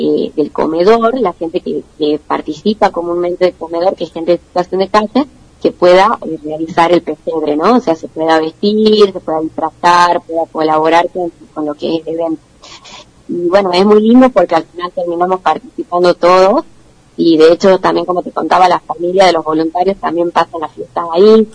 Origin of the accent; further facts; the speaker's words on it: Tucumán, Argentina; Somos todos jóvenes tucumanos.